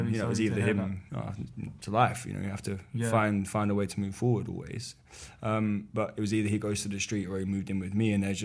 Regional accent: Poplar, London, United Kingdom; Poplar, East London.

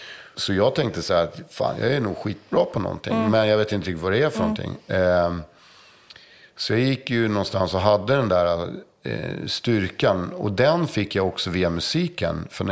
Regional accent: Stockholm, Stockholm County, Sweden; Så man höll sig runt Folkungagatan och ner mot Hammarbyhamnen. Det var liksom mitt område. Den östra Södermalm liksom.

